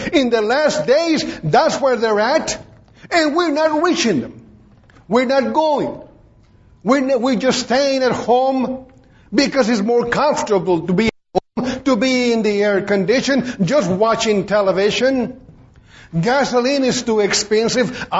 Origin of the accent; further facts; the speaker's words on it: Beeville, Texas, United States; I said, let's go to my hometown. I need to go and evangelize my friends and neighbors that I was raised born and raised with. So we went to my hometown, Beeville.